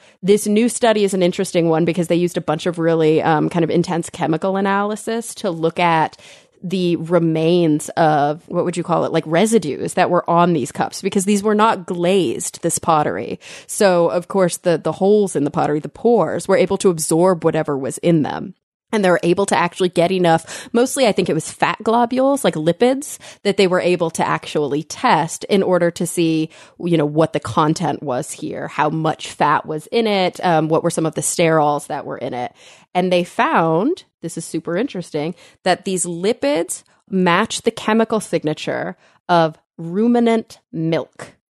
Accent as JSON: {"language": "English", "region": "Texas", "country": "United States", "said": "I'm a Texan."}